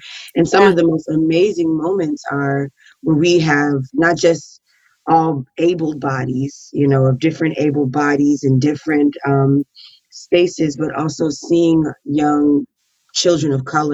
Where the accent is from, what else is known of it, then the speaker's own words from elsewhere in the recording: Atlanta, Georgia, United States; I'm from Atlanta, Georgia, so Hell You Talking About is like a vernacular slang of just natural culturally of people I've grown up around.